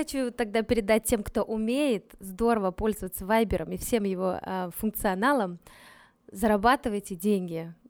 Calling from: Minsk, Belarus; Ну, я из Минска вещаю

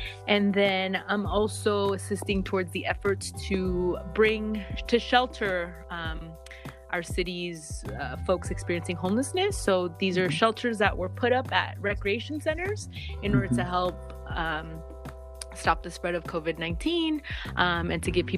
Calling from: California, United States; I'm calling from the San Fernando Valley.

